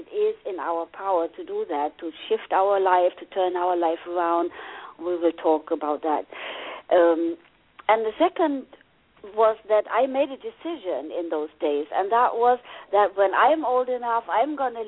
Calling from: Germany; I'm calling in from Germany, and here it's just 5:30 in the morning

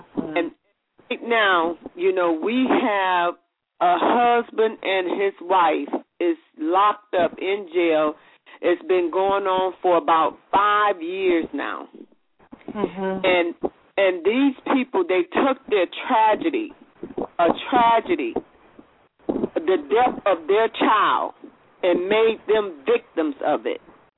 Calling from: Louisiana, United States; I'm calling from Louisiana.

